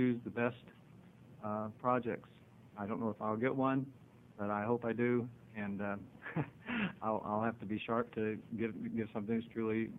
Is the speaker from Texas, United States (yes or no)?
no; Lake Oswego, Oregon, United States; I'm from Lake Oswego, and I'm the owner of a solar energy company called Mr. Sun Solar.